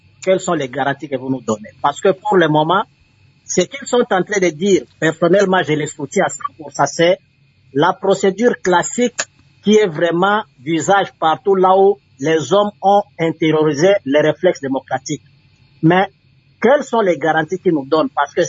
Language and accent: French; DR Congo